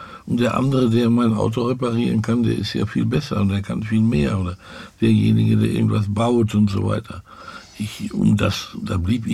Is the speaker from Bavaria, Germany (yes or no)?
no; Dortmund, North Rhine-Westphalia, Germany; ich komme aus dem Ruhrgebiet, ein richtiger Ruhrpottler aus Dortmund, BVB